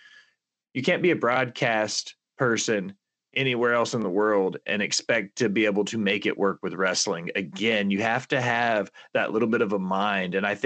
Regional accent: Nashville, Tennessee, United States; And I'm from Nashville. I can say that.

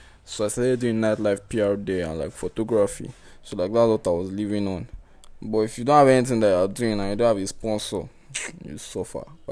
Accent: Nigeria; As a Nigerian, no. Like, as a Nigerian, you can't even open a bank account.

